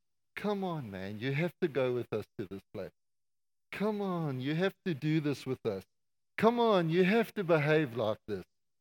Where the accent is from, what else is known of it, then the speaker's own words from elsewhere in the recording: South Africa; Well, I grew up in South Africa.